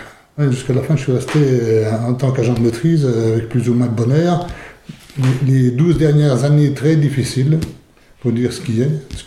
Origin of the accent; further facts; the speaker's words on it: Varzy, Bourgogne-Franche-Comté, France; Je suis né à Varzy dans la Nièvre en 1946. J'ai été à l'école jusqu'à 14 ans. Là, j'ai débuté un CAP de plombier sanitaire à Varzy toujours.